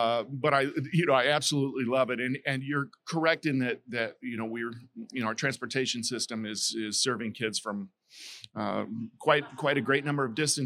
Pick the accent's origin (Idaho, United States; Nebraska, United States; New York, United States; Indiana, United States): Nebraska, United States; Fremont; and so I actually grew up just a little ways out of Lincoln, in a town called Fremont, and then went to Lincoln for school, where I became a band director to start.